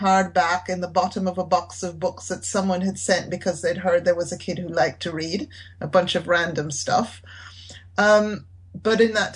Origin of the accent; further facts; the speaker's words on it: Jamaica; I grew up in Jamaica, in the 60s and 70s, and I grew up mostly in a very remote part of the country.